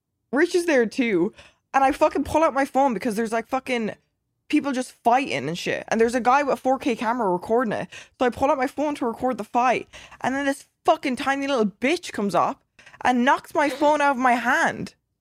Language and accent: English; Ireland; I'm a nice person. I'm Irish.